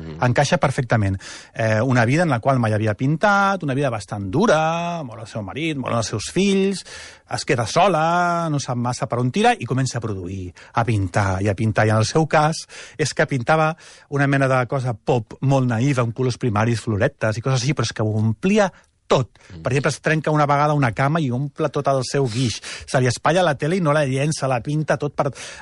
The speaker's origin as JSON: {"language": "Catalan", "town": "Martorell", "region": "Catalonia", "country": "Spain", "tie": "born or raised there", "said": "el meu poble Martorell, el meu poble natal, sí."}